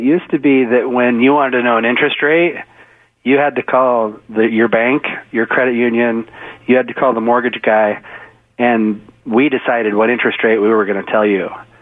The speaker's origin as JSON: {"language": "English", "town": "Republic", "region": "Washington", "country": "United States", "tie": "born or raised there", "also_born_or_lived": "West Seattle", "said": "I'm from Washington State. Grew up in West Seattle till I was about 8 or 9, and then we moved to Eastern Washington and grew up in a little stick town called Republic, Washington."}